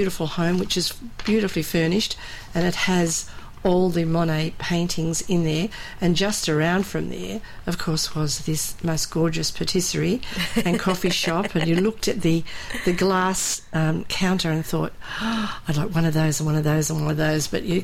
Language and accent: English; Australia; if you usually say bonjour, we are Australian.